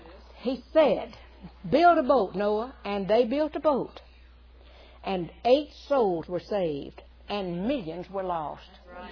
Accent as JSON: {"language": "English", "country": "United States", "said": "And it's a wonderful nation. I'm proud I'm an American."}